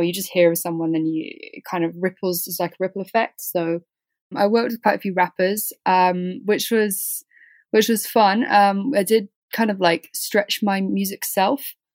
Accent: Swindon, South West England, United Kingdom; the roots and the origins of the music itself were kind of created whilst I was growing up in Swindon.

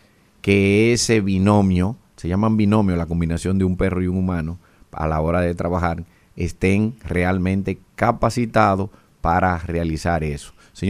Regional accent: Dominican Republic; Y como buen dominicano, hay que decir que cada peje en su agua.

